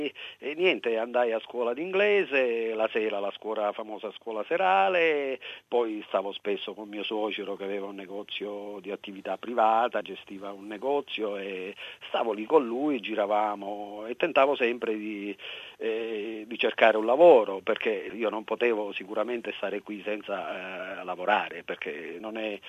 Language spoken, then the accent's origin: Italian; Salaparuta, Sicily, Italy; Io vengo da Salaparuta, un paese della Valle del Belice, un piccolo paesetto con ai miei tempi 1900 residenti, anche se diciamo così un paese di forte migrazione anche quello